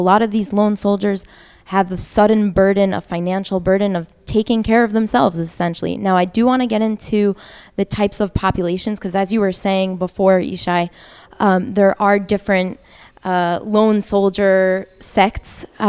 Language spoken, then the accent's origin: English; Rockland County, New York, United States; moved away as an adult; now in Israel; I'm also originally from New York, Rockland County. And I came here, I served in the IDF as a lone soldier.